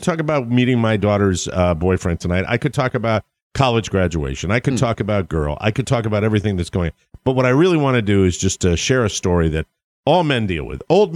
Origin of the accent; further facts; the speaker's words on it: Ireland; Suddenly, maybe it's being Irish, I have no idea.